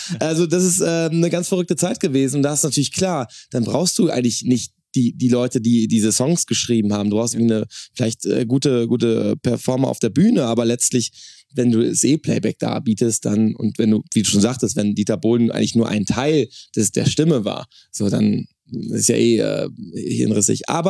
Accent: Quakenbrück, Lower Saxony, Germany; born there; Wir haben ja in Quakenburg, mein Geburtsort, das Pferderennen.

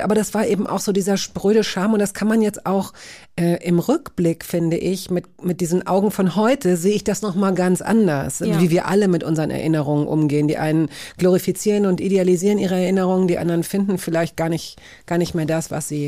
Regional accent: Hanover, Lower Saxony, Germany; now in Berlin, Germany; Ich komme aus Hannover.

